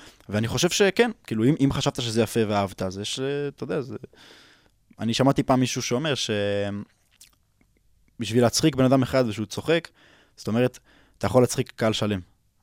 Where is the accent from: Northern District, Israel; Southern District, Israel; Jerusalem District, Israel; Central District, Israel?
Central District, Israel; Hod HaSharon; בן 22 מאוד השרון.